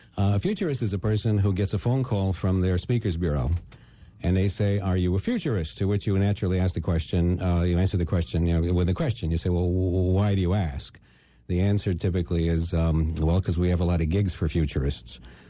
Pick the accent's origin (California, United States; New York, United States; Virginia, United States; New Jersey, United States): New Jersey, United States; Jersey City; also born or lived in Argentina; Well, I was born in Argentina, but I lived in New Jersey for quite a while.